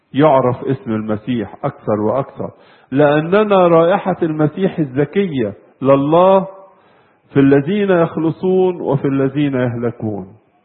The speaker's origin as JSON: {"language": "Arabic", "country": "Egypt", "said": "ينبغي نحن كمصريين جميعا أن نشجع بعضنا بعضا"}